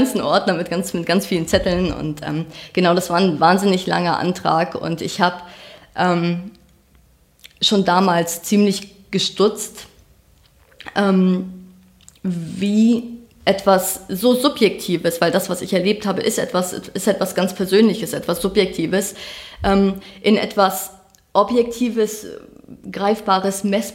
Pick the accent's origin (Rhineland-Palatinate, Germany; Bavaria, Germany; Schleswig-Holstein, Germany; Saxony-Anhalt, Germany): Schleswig-Holstein, Germany; ich bin auf dem Dorf aufgewachsen, das war ganz weit oben in Schleswig-Holstein